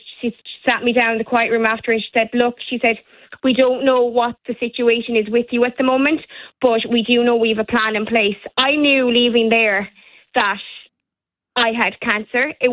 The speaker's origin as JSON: {"language": "English", "town": "Castletroy", "region": "Munster", "country": "Ireland", "said": "I'm from Castletroy myself"}